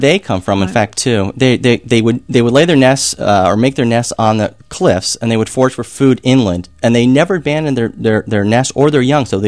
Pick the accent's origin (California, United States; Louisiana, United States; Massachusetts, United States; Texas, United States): Massachusetts, United States; They were very angry that I was from Massachusetts.